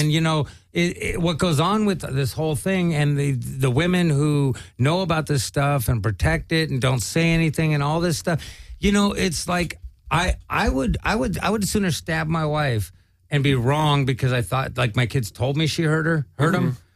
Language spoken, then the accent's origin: English; Pacoima, California, United States; I grew up in Pacoima, but thank you. I didn't know it was so bad.